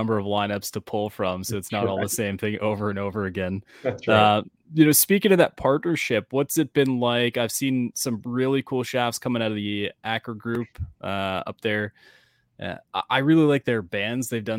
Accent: Canada; I'm obviously from Canada

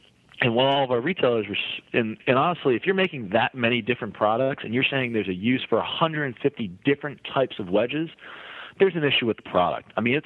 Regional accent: New York, United States; I'm from New York originally.

